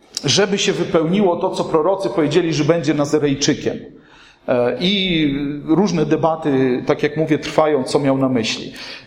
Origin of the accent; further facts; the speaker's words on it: Ełk, Warmian-Masurian Voivodeship, Poland; My w Ełku mieliśmy zawsze w moim dzieciństwie ulicę Orzeszkową.